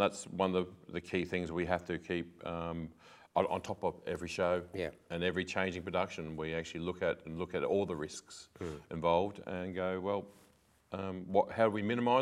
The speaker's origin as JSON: {"language": "English", "town": "Brisbane", "region": "Queensland", "country": "Australia", "tie": "born or raised there", "also_born_or_lived": "Mackay", "said": "Yep, I spent a bit of time in Mackay as a young lad, but mainly in Brisbane."}